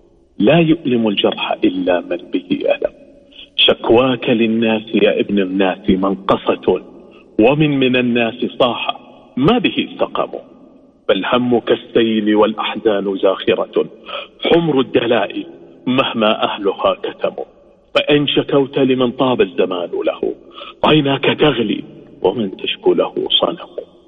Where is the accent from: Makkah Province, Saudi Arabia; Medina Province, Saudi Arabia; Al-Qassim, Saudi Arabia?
Makkah Province, Saudi Arabia; Taif; now in Riyadh, Saudi Arabia; أنا الآن مستقر في الرياض، بل أنا أساسا من الطائف.